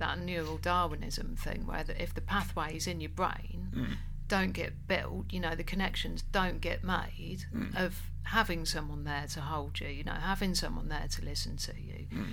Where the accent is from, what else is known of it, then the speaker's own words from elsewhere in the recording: Stamford, East Midlands, United Kingdom; He was born on the 24th of July 1909 in Stamford, Lincolnshire, my hometown.